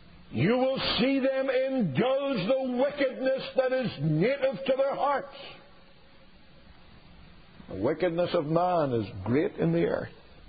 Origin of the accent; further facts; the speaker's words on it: Northern Ireland, United Kingdom; my home country in Northern Ireland